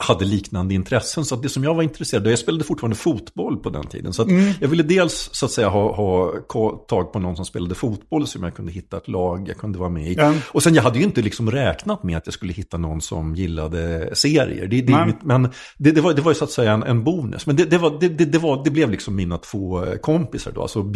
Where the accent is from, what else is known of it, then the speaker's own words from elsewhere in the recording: Stockholm, Stockholm County, Sweden; Alltså jag kom från Stockholm.